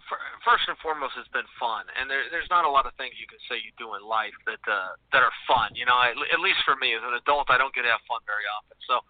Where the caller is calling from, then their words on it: Portland, Oregon, United States; I'm in Portland, Oregon. Where else would I be? I'm in God's country, my friend.